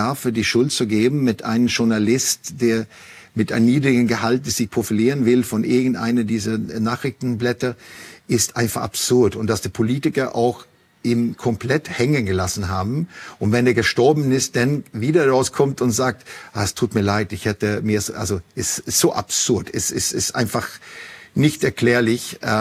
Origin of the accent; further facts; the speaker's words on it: Sweden; dass ich als Schwede es ziemlich komisch finde in Deutschland, weil Deutschland schreit nach Vorbilder, aber lässt eigentlich keinen zu